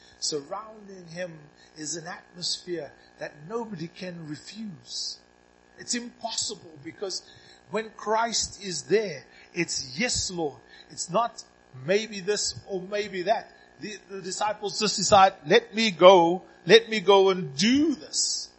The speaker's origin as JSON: {"language": "English", "town": "Cape Town", "region": "Western Cape", "country": "South Africa", "lives_now": "Sasolburg, South Africa", "said": "I come from the land of milk and honey. I come from Cape Town."}